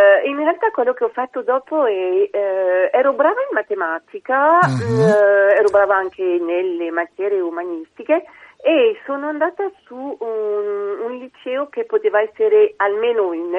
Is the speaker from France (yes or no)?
yes; Île-de-France, France; moved away; io sono nata in Francia, poi per motivi di lavoro ci siamo spostati con la mia famiglia, ero piccolissima, nei pressi di Parigi